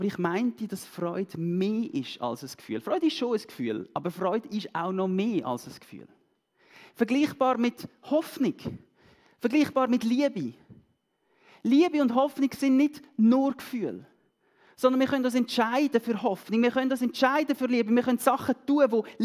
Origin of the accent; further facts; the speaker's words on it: Switzerland; Klar, wir sind Schweizer und wir sind alle erwachsen und so.